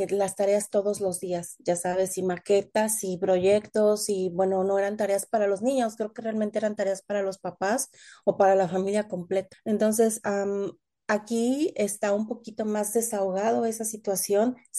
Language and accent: Spanish; Mexico City, Mexico; now in Toronto, Canada; ya casi 4 años, en septiembre del 2019. Llegamos aquí a Toronto y de aquí pues no nos hemos movido. Nosotros somos originarios de la Ciudad de México.